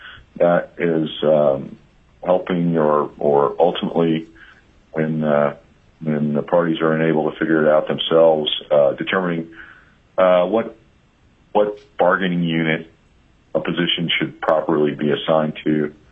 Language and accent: English; Anchorage, Alaska, United States; I'm from Anchorage, Alaska.